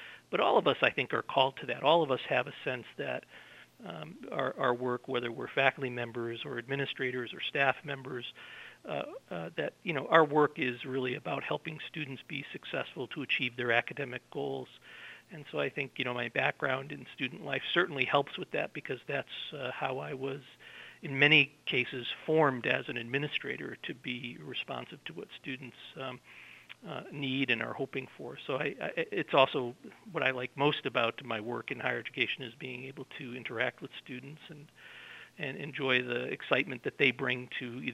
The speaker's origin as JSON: {"language": "English", "town": "Lee", "region": "Massachusetts", "country": "United States", "tie": "born or raised there", "said": "I grew up in Lee. My father worked in Pittsfield, and so I know kind of that Lee-Pittsfield connection pretty well."}